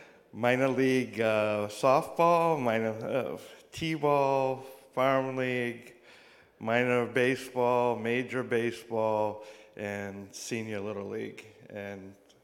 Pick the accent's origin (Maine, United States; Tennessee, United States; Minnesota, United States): Maine, United States; Portland; I was born in Portland, Maine. Lived there and grew up there my whole life.